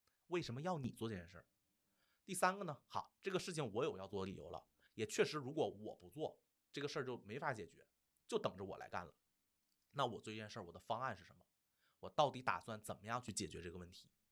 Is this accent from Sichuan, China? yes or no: no; Beijing, China; 我也是在北京长大的孩子，可以靠家里的一些补贴